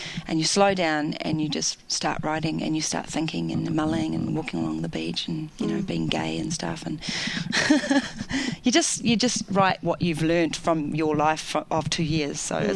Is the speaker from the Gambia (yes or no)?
no; New Zealand; now in Australia; I struggle with leaving my home country because of that, because I feel so strongly connected to my land and my Māoridom